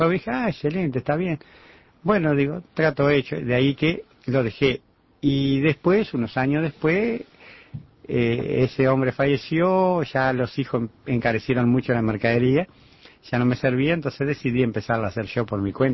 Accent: Paysandú, Uruguay; also born or lived in Young; Y bueno, y también los vendo, aunque nací en Río Negro, ¿no? Justo donde está el problema ahora de Bosnia, nací en Yun. Pero a los 11 años me fui a Paysandú.

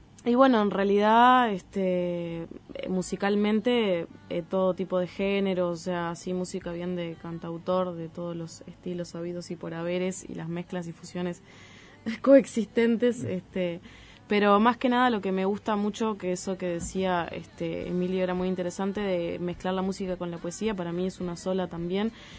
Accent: Maldonado, Uruguay; Aparte yo soy de Maldonado, o sea, tampoco soy de acá.

